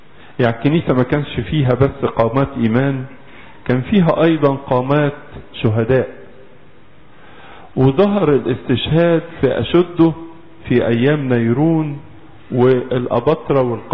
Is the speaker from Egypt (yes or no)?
yes; Egypt; نفتخر كمصريين